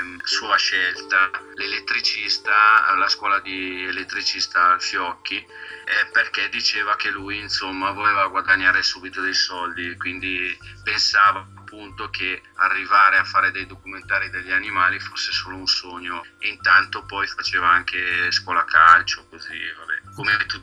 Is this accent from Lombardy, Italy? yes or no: yes; Lecco, Lombardy, Italy; sono nato a Lecco, ho fatto la scuola, la prima elementare a Maggianico, che è un rione di Lecco, e poi dopo mi sono spostato in un altro rione che è Germanedo, nel 1969.